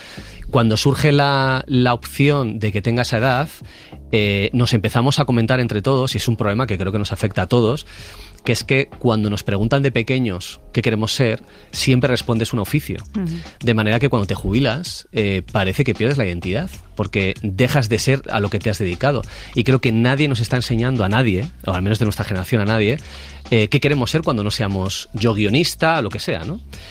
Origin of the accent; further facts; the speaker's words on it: Basque Country, Spain; ni siquiera ha participado como buen vasco con plantillas, piso hacia adentro